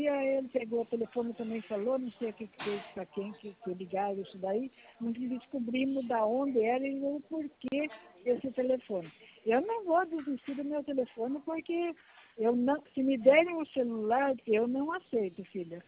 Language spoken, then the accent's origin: Portuguese; São Pedro, São Paulo, Brazil; eu sou de São Pedro, querida. Sou viúva, tenho seis filhos, quatro bisnetos, seis netos, tenho 84 anos.